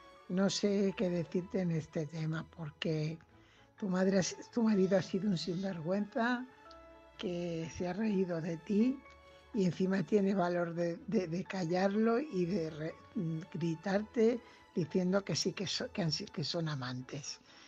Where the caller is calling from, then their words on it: Fuenlabrada, Community of Madrid, Spain; corresponsal de Fuenlabrada.